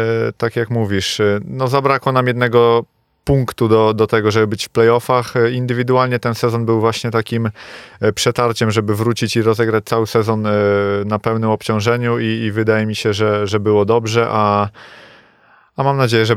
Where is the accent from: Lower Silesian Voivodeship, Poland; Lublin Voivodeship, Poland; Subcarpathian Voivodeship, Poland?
Lublin Voivodeship, Poland; Lublin; wyjechałem z Lublina tuż po skończeniu liceum, po zdaniu matury i gdzieś tam ta koszykarska droga zawiozła mnie w różne zakątki Polski. Tak grałem w Zgorzelcu, w Sopocie, we Włocławku, w Warszawie, no i tak jakoś przyprowadziła mnie do rodzimego Lublina